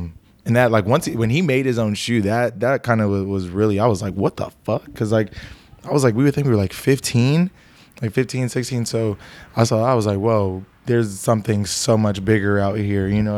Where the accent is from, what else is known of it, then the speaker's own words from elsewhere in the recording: Atlanta, Georgia, United States; now in Los Angeles, United States; I'm from Atlanta, Georgia, and currently moved to LA like 2 years ago.